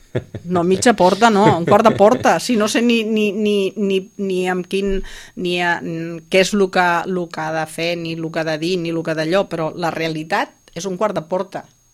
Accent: Sitges, Catalonia, Spain; soc independent de Sitges, del meu poble.

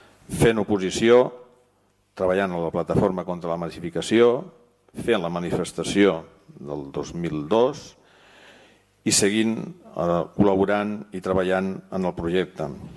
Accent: Sitges, Catalonia, Spain; Jo continuaré a Sitges perquè és el meu poble.

